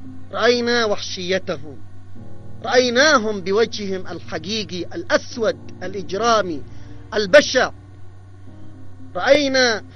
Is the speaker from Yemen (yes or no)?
yes; Yemen; إنما نزداد نحن كشعب يمني صمودا وعزما وثباتا وتصميما